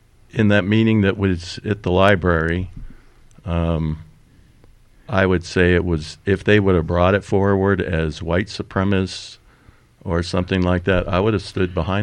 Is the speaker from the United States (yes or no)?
yes; Albuquerque, New Mexico, United States; I grew up in Albuquerque in a white, black, and Hispanic neighborhood.